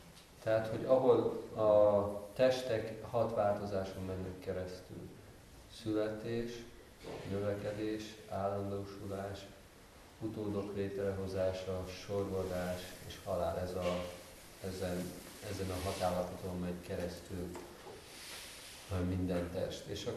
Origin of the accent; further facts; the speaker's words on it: Hungary; moved away; És mi nőttünk fel Magyarországon, főleg amikor én voltam fiatal, akkor az még a kommunizmusban volt.